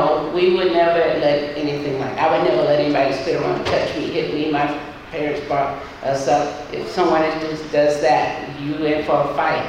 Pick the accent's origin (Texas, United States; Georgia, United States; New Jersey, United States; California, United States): Georgia, United States; Griffin; I grew up in the South. I grew up doing Jim Crow era, so all of that was that. I grew up, you know, going in to the small town of Griffin, Georgia, which not that big.